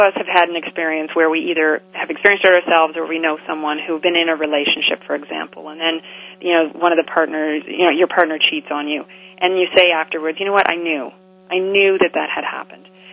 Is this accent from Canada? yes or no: yes; Halifax, Nova Scotia, Canada; I'm actually from Halifax, Nova Scotia, originally.